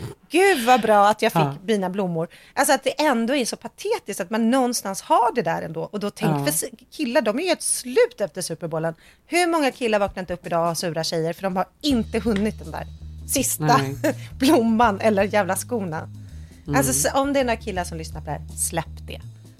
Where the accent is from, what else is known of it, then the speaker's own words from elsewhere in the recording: Sweden; Eller jag vet inte om jag har lagt mig på rätt nivå för att jag är svensk.